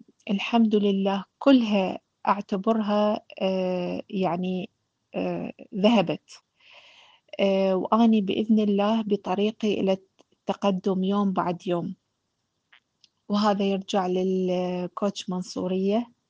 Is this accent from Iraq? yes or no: yes; Iraq; من العراق،